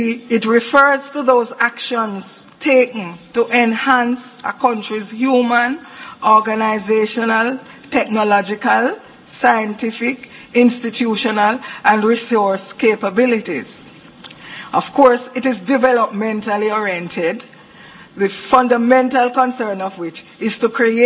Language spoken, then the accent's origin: English; Jamaica; I'm actually Jamaican, so I reside in Jamaica.